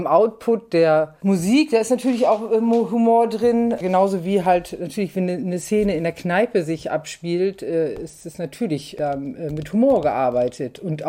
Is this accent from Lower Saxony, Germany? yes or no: yes; Nordhorn, Lower Saxony, Germany; now in Hamburg, Germany; ich bin gebürtige Nordhornerin. Das ist an der holländischen Grenze. Und ich bin nach Hamburg gekommen, um eigentlich Kunst zu studieren, was nicht geklappt hat.